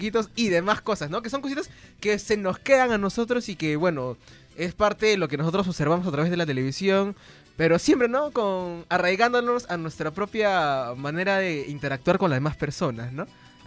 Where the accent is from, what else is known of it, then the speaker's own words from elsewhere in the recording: Peru; hay que buscar cosas que nos unan a nosotros como peruanos